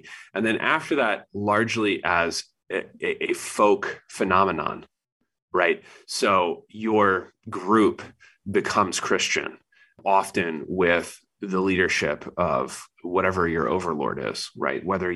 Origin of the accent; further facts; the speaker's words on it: Appalachia, United States; Growing up in Appalachia, it's not like I ever sat there and thought, do I want to be Buddhist?